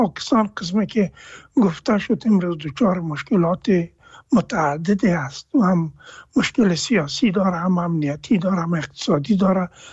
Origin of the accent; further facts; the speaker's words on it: Afghanistan